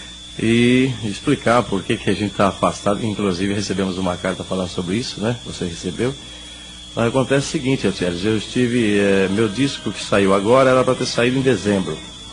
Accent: Alegre, Espírito Santo, Brazil; born there; Nasci em Alegre, que dista 40, 50 quilômetros de Cachoeiro, no interior do Espírito Santo, no dia 10 de março de 1944.

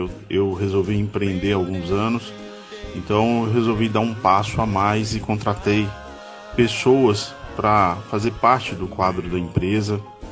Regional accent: Ipatinga, Minas Gerais, Brazil; sou de Ipatinga, Minas Gerais.

